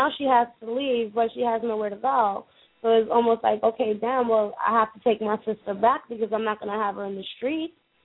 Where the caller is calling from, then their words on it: Stamford, Connecticut, United States; No, Stamford, Connecticut.